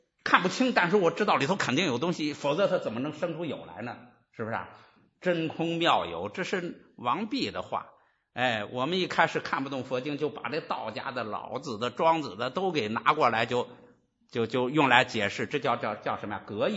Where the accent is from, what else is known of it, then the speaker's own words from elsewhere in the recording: China; 注意，众缘所生法，我说即是无，我们中国人就直接给改成众缘所生法，我说即是空。